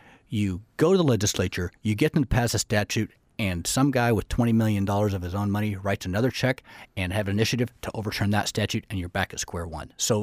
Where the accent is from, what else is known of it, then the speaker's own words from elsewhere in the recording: King Salmon, Alaska, United States; I'm from King Salmon. I grew up in King Salmon.